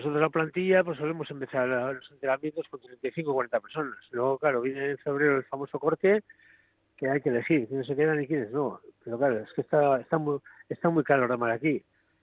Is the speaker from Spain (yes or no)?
yes; Portugalete, Basque Country, Spain; also born or lived in Santurce; yo nací en Portugalete, me he criado en aunque vivía en Santurce muy pronto, me he criado en Portugalete toda la vida